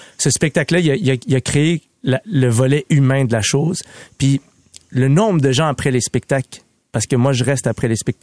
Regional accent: Quebec, Canada; je suis un Québécois qui raconte son histoire

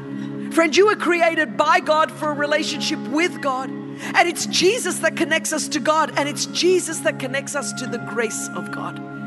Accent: Australia; born there; If I wasn't born in Australia where there was a rule of law

